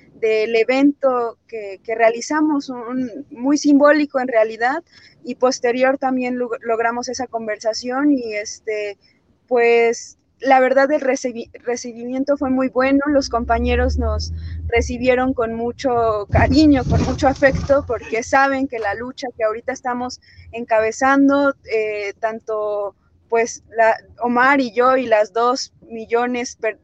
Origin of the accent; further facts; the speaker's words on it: Arcelia, Guerrero, Mexico; yo soy originaria de Arcelia, Guerrero, es un municipio de la región de Tierra Caliente de Guerrero